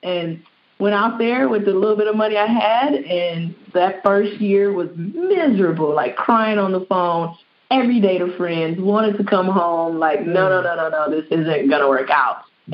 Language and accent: English; Detroit, Michigan, United States; So I'm from Detroit. I went to college for television and digital media.